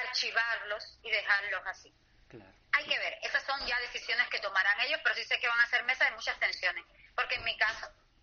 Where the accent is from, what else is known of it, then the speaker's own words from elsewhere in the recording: Cuba; yo estuve participando como sociedad cubana, como mujer, como madre, como artista